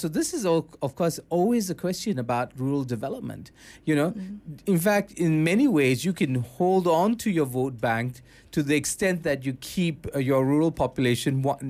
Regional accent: Singapore; growing up in Singapore

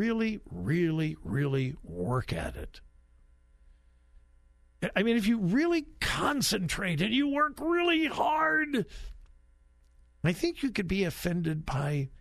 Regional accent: California, United States; I grew up in Southern California looking at the Trojan.

